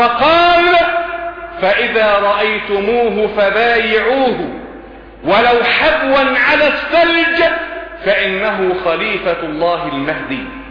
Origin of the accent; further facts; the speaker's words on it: Egypt; فين كرامتنا اللي استعترت كمصريين في اخر لقطات